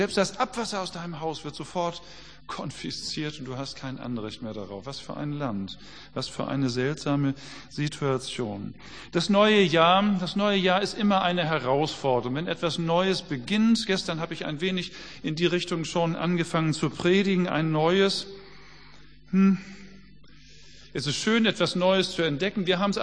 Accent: Hamburg, Germany; Wie oft haben mich Leute gefragt, du als Hamburger, wie bist du denn mit den Bayern zurechtgekommen?

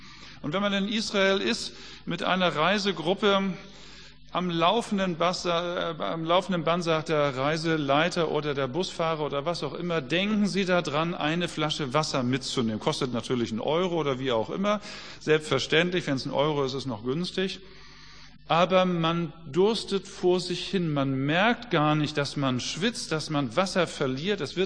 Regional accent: Hamburg, Germany; Wie oft haben mich Leute gefragt, du als Hamburger, wie bist du denn mit den Bayern zurechtgekommen?

